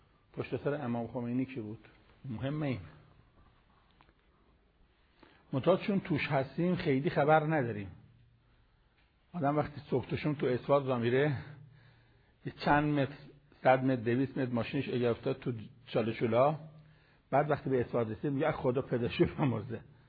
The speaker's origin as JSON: {"language": "Persian", "country": "Iran", "said": "به عنوان یک ایرانی، یک مسلمان، یک طلبه"}